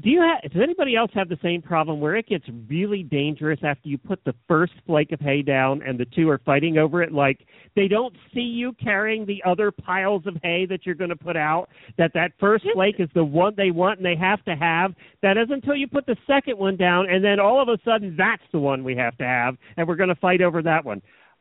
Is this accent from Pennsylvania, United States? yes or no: yes; Pennsylvania, United States; auctions were a big thing when we were growing up in Lancaster County, Pennsylvania.